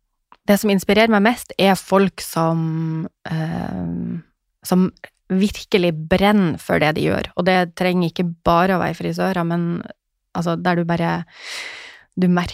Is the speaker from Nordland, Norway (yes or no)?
no; Finnmark, Norway; Ja, og fra Finnmark.